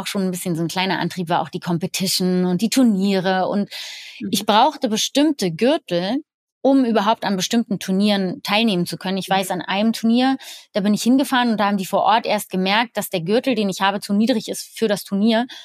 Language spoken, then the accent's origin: German; Germany; als Deutsche in einer englischen Schule